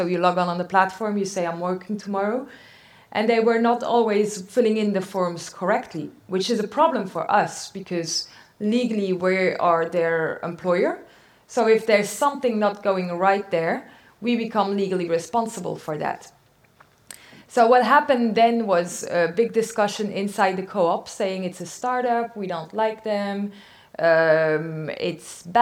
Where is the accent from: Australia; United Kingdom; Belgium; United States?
Belgium; and we're from Belgium.